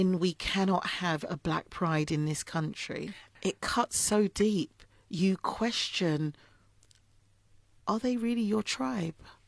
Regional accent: Islington, London, United Kingdom; I'm from Islington, so they could have topped up my oyster.

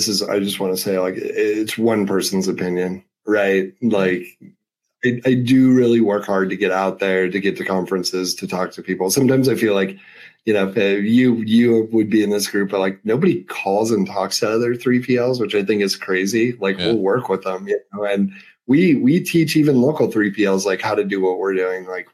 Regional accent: Nebraska, United States; I was like, you're going to think I'm insane. I'm from Nebraska and I know what you're doing.

